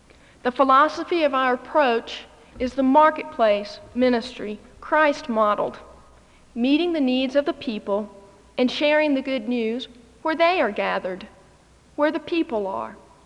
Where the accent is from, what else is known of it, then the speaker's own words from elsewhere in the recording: United States; particularly as a missionary and as an American, to be in the Canadian Olympics